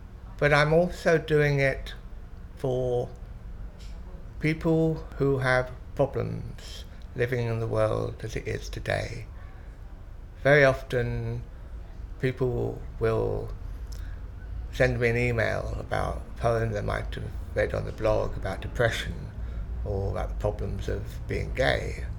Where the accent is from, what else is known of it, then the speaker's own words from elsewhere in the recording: London, United Kingdom; I was born on the 21st of the 12th, 1945, and I'm from London.